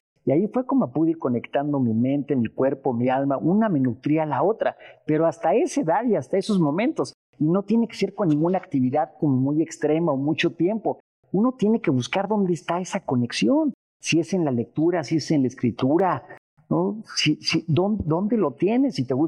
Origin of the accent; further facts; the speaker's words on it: Mexico; somos orgullosamente mexicanos